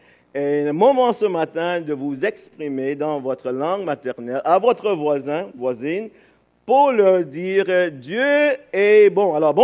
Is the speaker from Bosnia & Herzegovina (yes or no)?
no; Barbados; first language English; French is a second language; now in Canada; Moi, je viens de la Barbade. C'est mon pays natal. Et ma langue maternelle, c'est l'anglais. Et ça fait plusieurs années que je suis au Québec. Et j'ai appris le français. Je me suis marié avec une Québécoise purlaine.